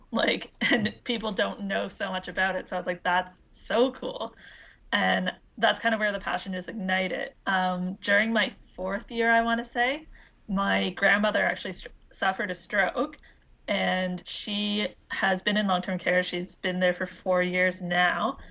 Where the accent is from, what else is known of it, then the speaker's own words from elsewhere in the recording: Fredericton, New Brunswick, Canada; I decided I did not want to stay in my hometown. I'm from New Brunswick, and I was like, nope, I want to go. And my parents pretty much said, from Fredericton, yeah.